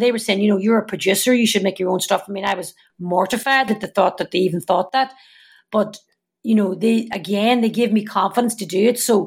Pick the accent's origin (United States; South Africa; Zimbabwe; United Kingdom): United Kingdom; Derry, Northern Ireland; your Gaird friends growing up in Derry, we had the crack and we're all still great mates